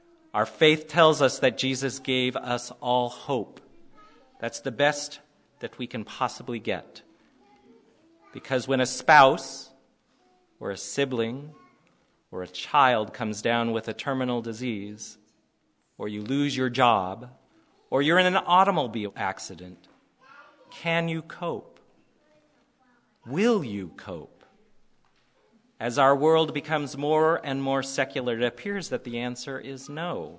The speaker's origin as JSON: {"language": "English", "town": "Seattle", "region": "Washington", "country": "United States", "said": "I'm from Seattle."}